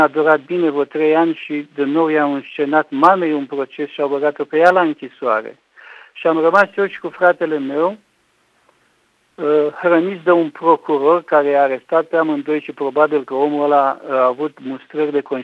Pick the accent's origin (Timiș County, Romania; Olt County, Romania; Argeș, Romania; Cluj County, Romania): Olt County, Romania; Balș; born there; M-am născut în Balș, un oraș mic din Oltenia, de lângă Craiova, în 1950, într-o familie de oameni foși bogați